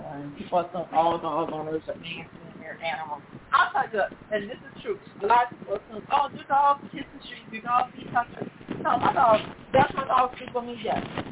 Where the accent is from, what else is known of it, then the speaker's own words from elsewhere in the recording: Detroit, Michigan, United States; I grew up here in Detroit.